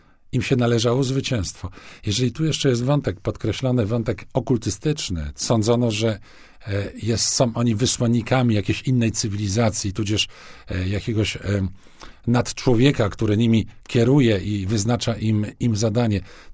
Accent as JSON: {"language": "Polish", "town": "Poznań", "region": "Greater Poland Voivodeship", "country": "Poland", "said": "my jako poznaniacy"}